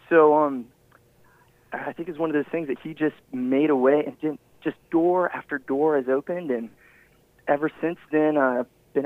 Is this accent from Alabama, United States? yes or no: no; Grant City, Missouri, United States; Yeah, well, I definitely grew up in Grant City, Missouri, and grew up on a little farm out about